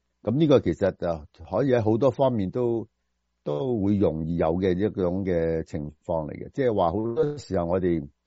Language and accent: Cantonese; China; 我哋中国人都比较谦虚嘅